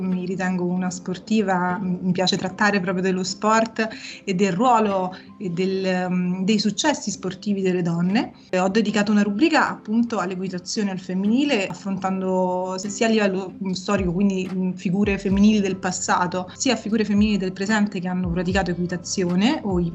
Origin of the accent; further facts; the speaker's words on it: Rome, Lazio, Italy; io vengo da Roma, ho 28 anni